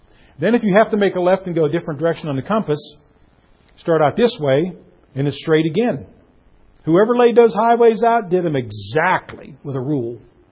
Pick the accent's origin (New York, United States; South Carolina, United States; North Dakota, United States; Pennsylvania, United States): Pennsylvania, United States; Growing up in Western Pennsylvania, you have roads that are all over the place.